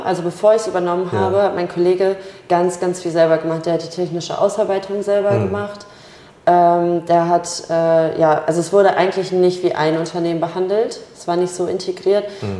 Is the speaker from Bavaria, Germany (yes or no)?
no; Porta Westfalica, North Rhine-Westphalia, Germany; aufgewachsen bin ich in Porta, Westfalica, im Kreis Minh. Und da lebe ich heute auch immer noch. Ja, ich bin 29 Jahre alt.